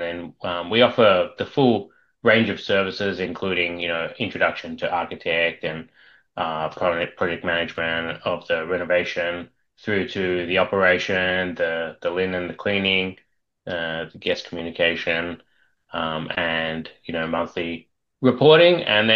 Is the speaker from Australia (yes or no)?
yes; Sydney, New South Wales, Australia; So I mean, personally, I grew up in Sydney, Australia, and I've got a finance degree and a law degree